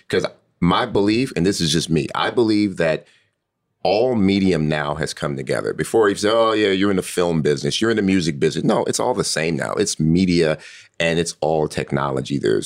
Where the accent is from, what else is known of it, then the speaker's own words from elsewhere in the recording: Compton, California, United States; growing up in Compton, I could have gone down one of many numerous paths.